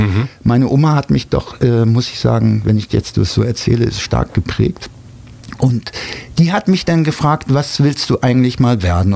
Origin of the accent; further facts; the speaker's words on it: Hamburg, Germany; now in Berlin, Germany; Ich bin ja 1982, habe ich dann rüber gemacht nach West-Berlin und ich habe eigentlich den Großteil meines Lebens ja in Berlin verbracht.